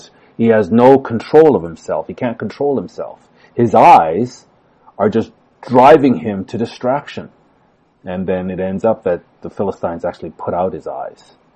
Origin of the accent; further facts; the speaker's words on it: Canada; look, I'm Canadian